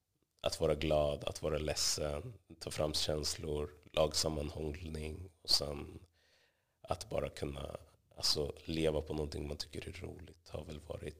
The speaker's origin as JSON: {"language": "Swedish", "town": "Västerås", "region": "Västmanland County", "country": "Sweden", "tie": "born or raised there", "said": "Jag växte upp 91 i Västerås, Bäckby. Bäckby kallas väl ofta så här ett problemområde i Västerås, så jag kommer från en förort."}